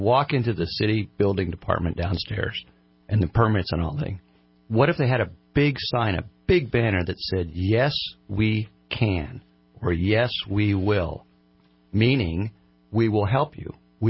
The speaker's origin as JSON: {"language": "English", "region": "California", "country": "United States", "moved": "as an adult", "said": "When we first moved here in 1994, we came from Southern California."}